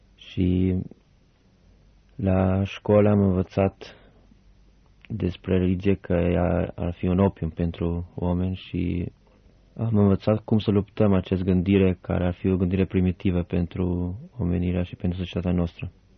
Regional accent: Albania; now in Romania; Eu sunt din Albania, dar am aproximativ o treime din viața mea petrecută aici în România și aș putea spune că o treime sunt român

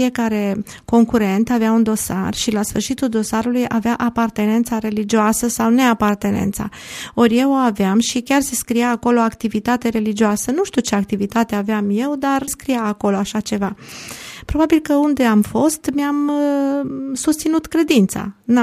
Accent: Cluj-Napoca, Cluj County, Romania; Prima dată am încercat să dau un examen pentru ocuparea unui post în orașul meu natal, Cluj.

